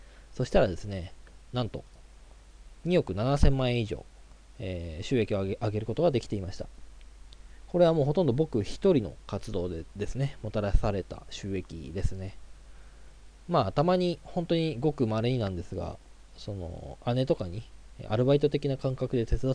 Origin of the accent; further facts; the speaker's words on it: Tottori, Japan; 1985年生まれで鳥取県出身です。